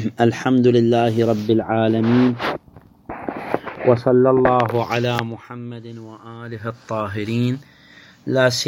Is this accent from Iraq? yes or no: yes; Iraq; إحنا مثلا هسه الآن عندنا بالعراق